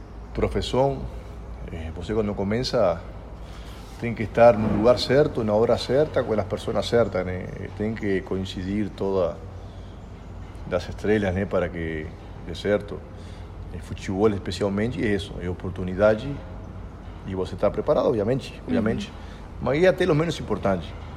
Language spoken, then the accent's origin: Spanish; Uruguay; now in São Paulo, Brazil; como buen uruguayo, tenemos mil defectos, pero tenemos palabras